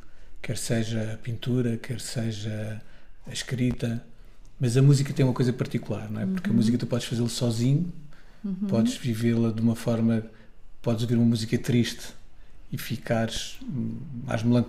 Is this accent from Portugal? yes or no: yes; Madeira, Portugal; also born or lived in Galicia, Spain; eu cresci, os meus primeiros anos de vida foi em Espanha, nasci na Galiza. E fui para a Madeira com 5 anos.